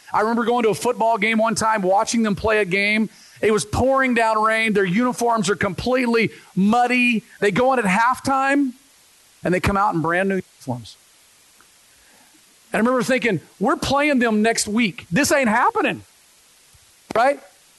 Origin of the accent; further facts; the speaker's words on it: Dallas, Texas, United States; I grew up in Dallas, Texas, and it was nothing to be in downtown Dallas as we're hanging out with young adults doing our thing